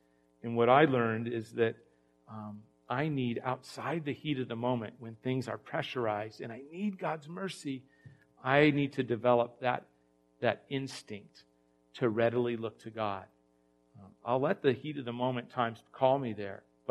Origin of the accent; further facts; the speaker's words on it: United States; It might be I'm from the West. I'm in America. I grew up kind of like pull yourself up by your bootstraps, individualistic thinking, can do.